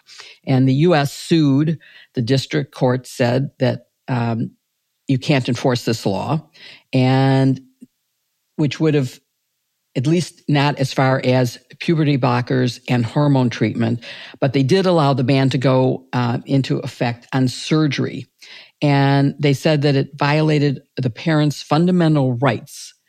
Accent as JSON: {"language": "English", "region": "Midwest", "country": "United States", "accent": "Midwest", "said": "Even with my Midwest accent."}